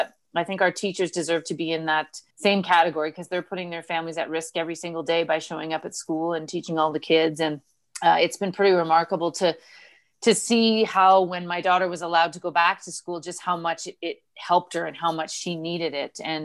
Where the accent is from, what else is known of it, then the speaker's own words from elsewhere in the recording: Canada; born there; I was born in Canada, and obviously with the rivalry. But, you know, I moved back to Canada